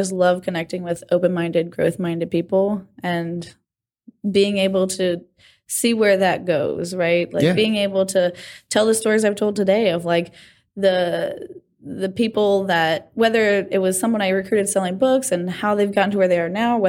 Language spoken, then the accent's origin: English; Florida, United States; So, I'm from Florida, so I like fishing.